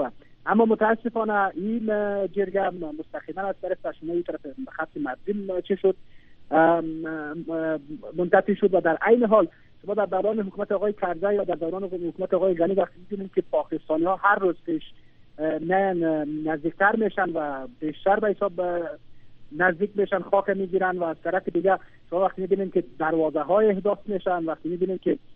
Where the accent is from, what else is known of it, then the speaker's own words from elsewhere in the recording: Afghanistan; به عنوان یک افغان